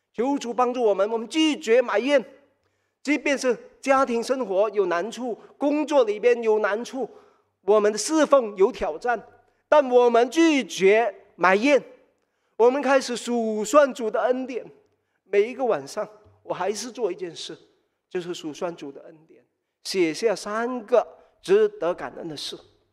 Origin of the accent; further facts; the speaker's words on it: Singapore; 我们新加坡人哦，那么新移民还有第二代移民在这里成长的都能够体会得到。我们有华语，有英语，我们有自己家里的语言，可能是广东话